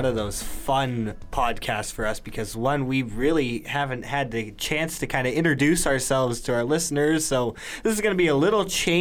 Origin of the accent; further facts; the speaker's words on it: Erie, Pennsylvania, United States; And, you know, I'm also from Erie. You know, I graduated from Cathedral Prep